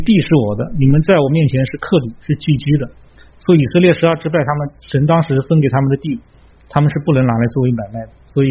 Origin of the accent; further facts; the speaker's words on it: China; 我们中国的皇帝要想要你什么东西，你还有什么话好讲，对不对？